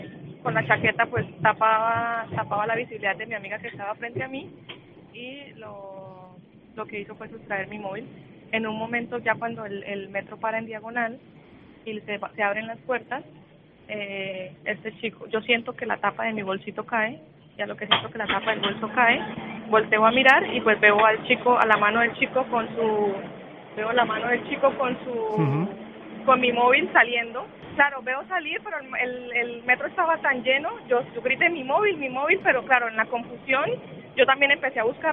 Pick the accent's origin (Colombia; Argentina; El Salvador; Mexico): Colombia; yo soy colombiana.